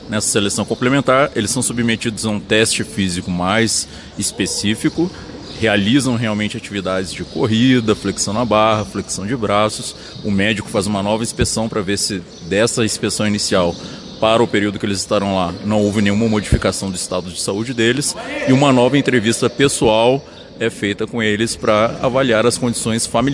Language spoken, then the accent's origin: Portuguese; Lorena, São Paulo, Brazil; Eu sou paulista, de Lorena.